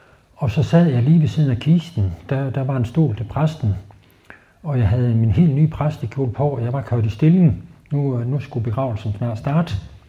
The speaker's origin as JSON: {"language": "Danish", "region": "Jutland", "country": "Denmark", "said": "nej, jeg kommer ikke fra nogen provins. Jeg kommer fra Jylland."}